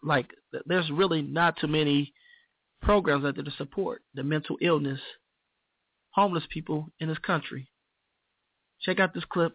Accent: Indianapolis, Indiana, United States; I came from Indianapolis, Indiana. Very, very humble beginnings. Indianapolis is pretty much a big country town. So it was my first time out to the East Coast.

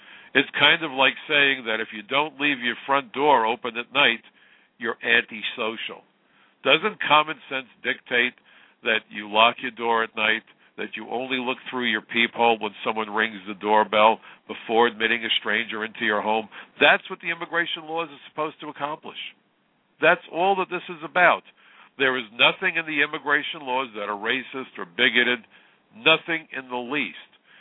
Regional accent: United States; In many ways, I consider myself a liberal. I'm American

